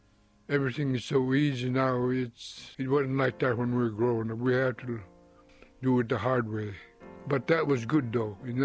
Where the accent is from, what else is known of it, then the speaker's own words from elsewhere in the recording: Death Valley, Alaska, United States; I grew up in Death Valley. That's about 90 miles from Nome. That's around Fish River area.